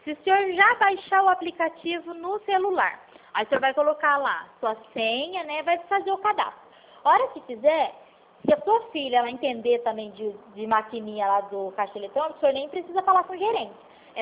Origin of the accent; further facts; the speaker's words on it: São Paulo, Brazil; eu também sou do interior de São Paulo.